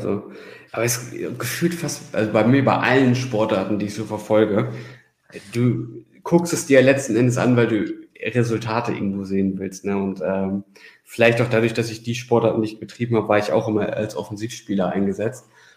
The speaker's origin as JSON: {"language": "German", "region": "Hamburg", "country": "Germany"}